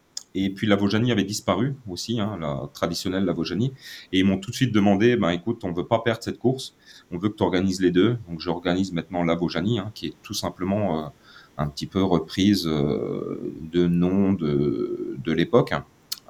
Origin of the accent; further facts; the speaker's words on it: Grand Est, France; moi, je viens d'Alsace, hein, on est basé près de Mulhouse, au pied du Grand Ballon.